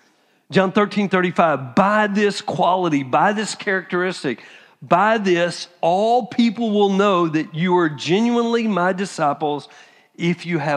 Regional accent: Texas, United States; Now, my background, I'm from Texas. We don't play like that.

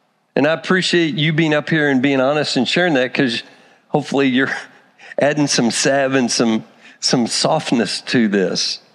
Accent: Texas, United States; especially because growing up in Texas, I can remember with the Hispanic population

